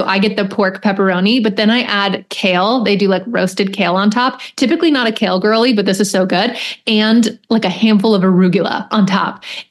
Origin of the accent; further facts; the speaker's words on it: Lancaster, Pennsylvania, United States; So we had Salatai was the restaurant in my hometown, Lancaster, Pennsylvania.